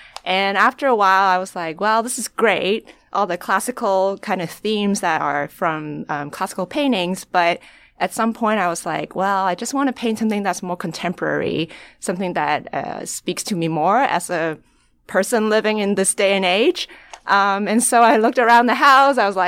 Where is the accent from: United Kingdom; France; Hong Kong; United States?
Hong Kong; like I grew up in Hong Kong, and growing up, my parents loved taking me to the beach.